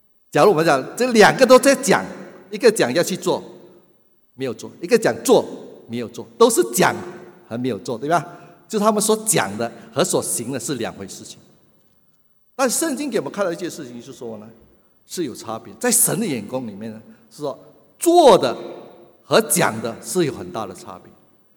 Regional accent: Hainan, China; 我常常说我是海南人，海南话不是很好，我不讲。我是从客家村长大

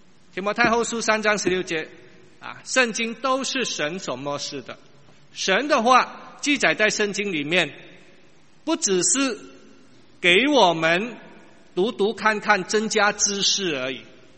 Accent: China; 我们中国人或者我们华人

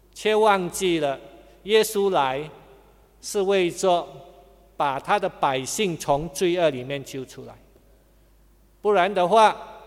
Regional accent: Hainan, China; 我是海南人啊，我老家在海南，所以我们海南人也是讲恭喜发财啊

